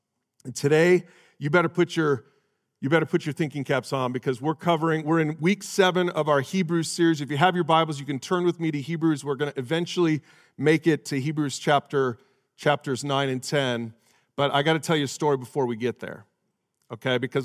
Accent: Chicago, Illinois, United States; And I grew up in Chicagoland.

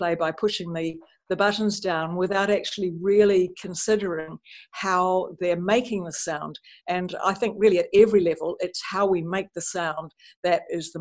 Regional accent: New Zealand; Well, I'm a New Zealander and I live and work in New Zealand. I teach at the University of Auckland.

